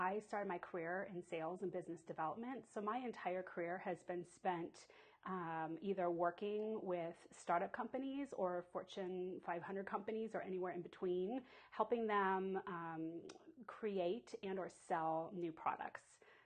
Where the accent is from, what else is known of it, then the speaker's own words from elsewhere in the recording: San Francisco, California, United States; So I grew up in San Francisco Bay Area, and I went to undergrad at UC Irvine.